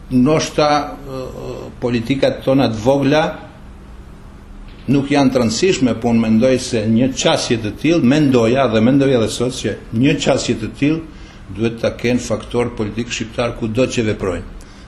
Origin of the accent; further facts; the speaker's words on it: Montenegro; unë duhet të përmend vetëm disa kryesore që i kemi si shqiptarë në Maltëzi, si pakicë nacionale në Maltëzi.